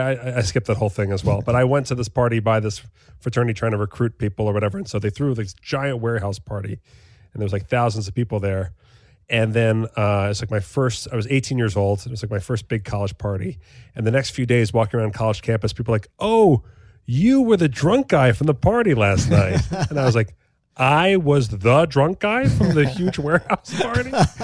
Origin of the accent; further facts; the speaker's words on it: United States; As you know, as an American, we hate losing anything